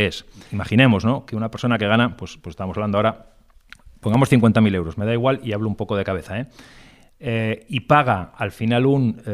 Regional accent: Burgos, Castile and León, Spain; now in Barcelona, Spain; yo soy de Burgos

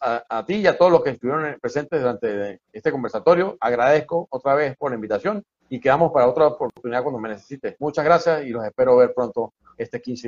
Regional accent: Venezuela; como decimos en mi país, en Venezuela

